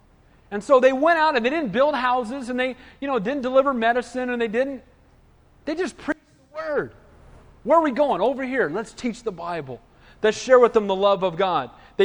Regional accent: Santa Cruz, California, United States; Because I grew up in Santa Cruz

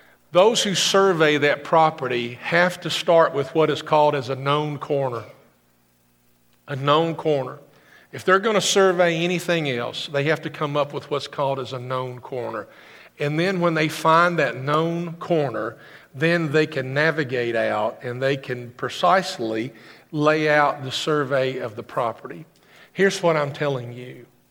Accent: Summersville, United States; And he goes, you grew up in Greene County? I said, I grew up in Summersville.

